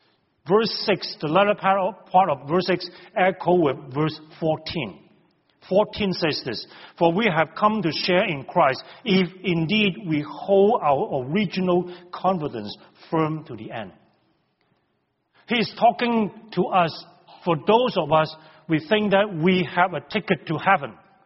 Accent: Hong Kong; I grew up in Hong Kong.

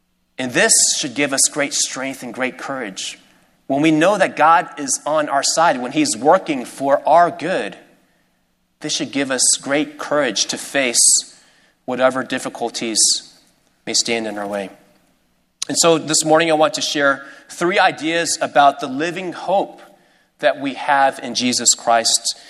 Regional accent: Houston, Texas, United States; I come from Houston, and so my team is the Houston Rockets

